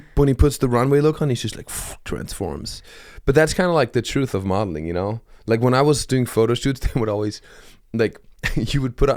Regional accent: Germany; I grew up in Germany, so I watched, like, everything

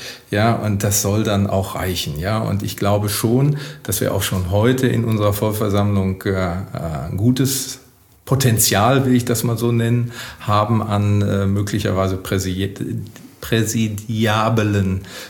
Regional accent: Witten, North Rhine-Westphalia, Germany; ja, zum Beispiel darf ich unseren Wirtschaftsbeirat in Witten nennen, ja, meine Heimatstadt.

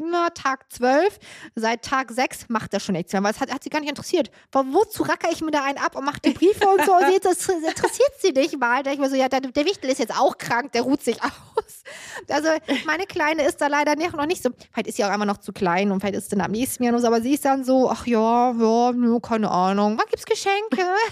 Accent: Northern Germany, Germany; ich komme ja aus dem Norden

